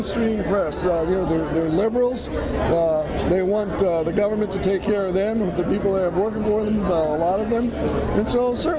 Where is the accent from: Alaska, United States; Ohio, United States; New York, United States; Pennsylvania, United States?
Pennsylvania, United States; I hear it certainly in my home state of Pennsylvania, which is traditionally a Democrat state.